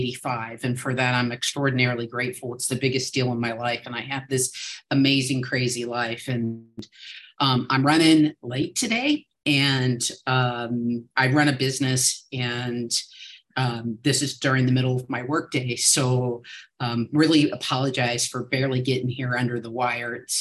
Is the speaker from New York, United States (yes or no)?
no; Louisville, Kentucky, United States; I'm an alcoholic from Louisville, Kentucky.